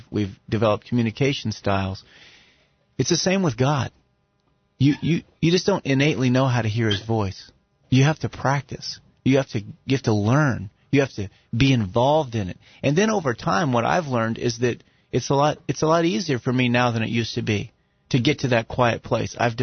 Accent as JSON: {"language": "English", "region": "the South", "country": "United States", "said": "Now, I'm from the South, brother."}